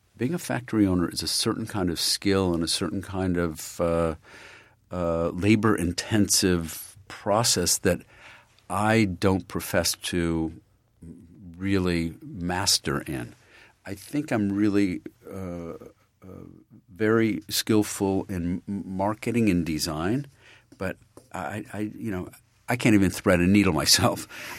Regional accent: Elmira, New York, United States; My family, I'm from Elmira, New York, where they used to have typewriter factories, glass factories, shoe factories.

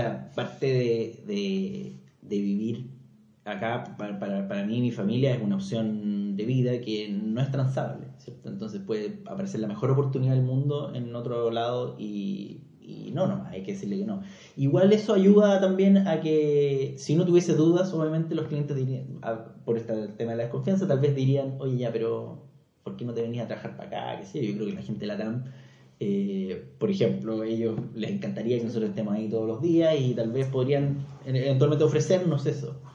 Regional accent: Santiago, Santiago Metropolitan Region, Chile; also born or lived in Melbourne; Yo soy santiaguino de siempre, toda la vida, y nos fuimos con mi mujer a estudiar a Australia. ¿Ya? Y vivimos 5 años en Melbourne

